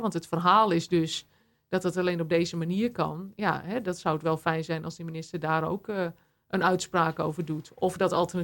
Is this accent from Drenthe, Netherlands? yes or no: yes; Langelo, Drenthe, Netherlands; Uit Langelo. Ja, ja, het mooie Langelo.